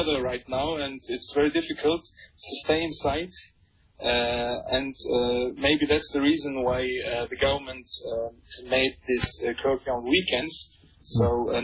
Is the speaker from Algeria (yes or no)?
no; Germany; English is a second language; now in Turkey; I was born and raised in Germany. My parents are there, my family is there, my relatives are there, and I have also relatives here in Turkey. I went to school there and had my life there, and I came to Turkey in 2013